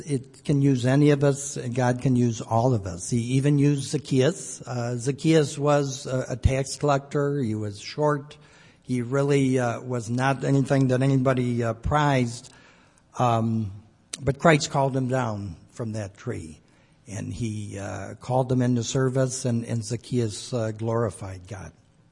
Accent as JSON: {"language": "English", "town": "Arlington Heights", "region": "Illinois", "country": "United States", "tie": "born or raised there", "said": "And I know the church I grew up in Arlington Heights, at one time had four."}